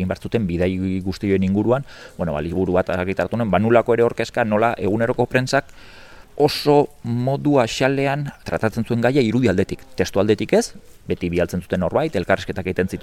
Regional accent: Hondarribia, Basque Country, Spain; now in Irun, Spain; bueno, ni ondarri bikoa naiz, Irunen bizi naiz

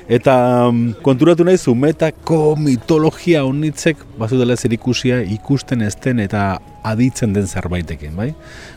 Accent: Bera, Navarre, Spain; also born or lived in Lesaka; Lezakarra naiz jaiotzez, beratarra etxez edo

